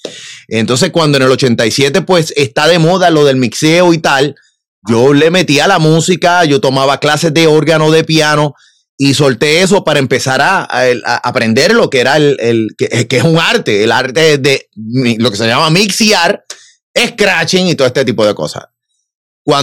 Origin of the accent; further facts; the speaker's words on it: Río Piedras, Puerto Rico; yo soy de Río Piedra, pero no solamente que soy de Río Piedra. O sea, yo fui fabricado, nacido en la Avenida de Diego cuando era el Hospital San Francisco. Hoy era el San Martín. Yo nací allí